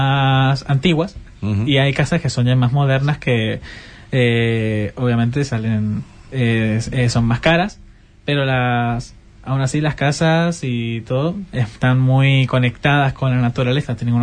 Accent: Mendoza, Argentina; Sí, no lo he dicho, pero sí, soy argentina, de Mendoza, que está justo pasando el Aconcagua.

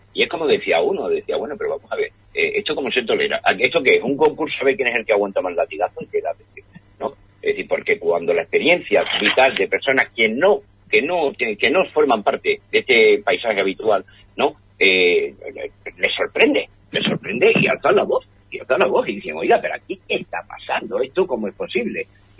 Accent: Huelva, Andalusia, Spain; cómo somos la gente de Huelva, ¿no?

